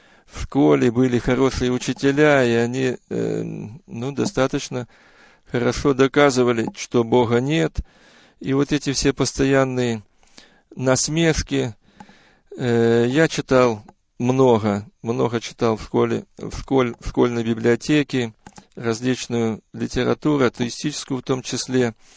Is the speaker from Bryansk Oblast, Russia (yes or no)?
yes; Bryansk, Bryansk Oblast, Russia; born there; Родился я в 1956 году в многодетной семье верующих родителей в городе Брянске.